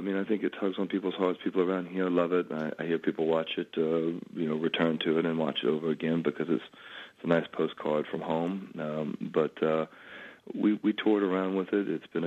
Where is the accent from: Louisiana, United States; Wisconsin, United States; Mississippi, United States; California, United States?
Louisiana, United States; I think growing up in Louisiana, so many stories, and it's a pretty dramatic place, just the way people live and talk and the way the land looks.